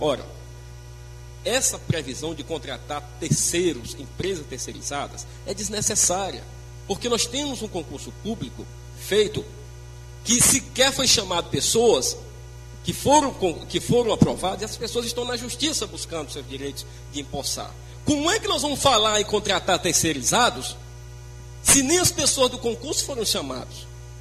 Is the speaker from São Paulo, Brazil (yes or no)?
no; Guadalupe, Piauí, Brazil; por desamor à minha terra, que, aliás, eu gosto muito de Guadalupe e aqui estou para defender cada cidadão.